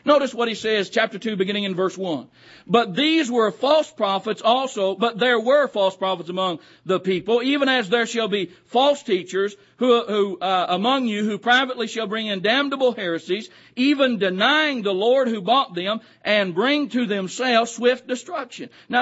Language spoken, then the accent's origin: English; Oklahoma, United States; I grew up in Oklahoma. I thought maybe we was going to have an interpreter between Oklahoma and Australia.